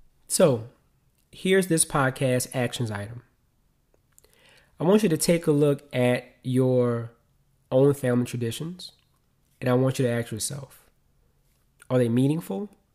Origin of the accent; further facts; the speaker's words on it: New Orleans, Louisiana, United States; I'm from New Orleans, right?